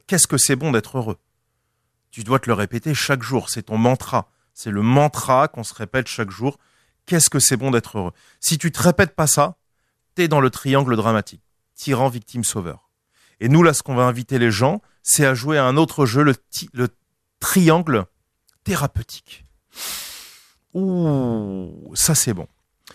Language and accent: French; France; je suis Français, je peux cracher sur les Français.